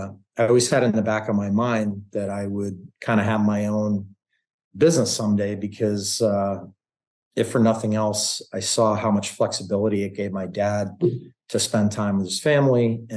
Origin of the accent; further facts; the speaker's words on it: Norwalk, Connecticut, United States; grew up in Norwalk, Connecticut, which is about an hour north of New York City.